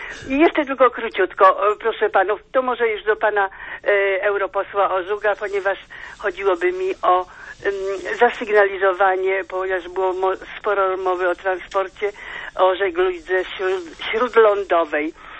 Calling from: Płock, Masovian Voivodeship, Poland; jestem, dzwonię z Płocka

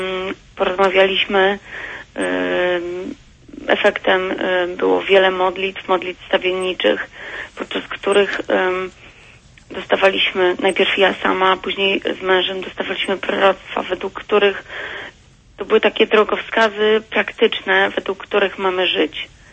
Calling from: Warsaw, Masovian Voivodeship, Poland; Jestem z Warszawy.

